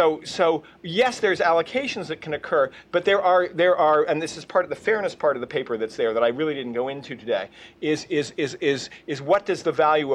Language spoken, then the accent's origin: English; Vermont, United States; I'm from Vermont. We like that kind of stuff, right?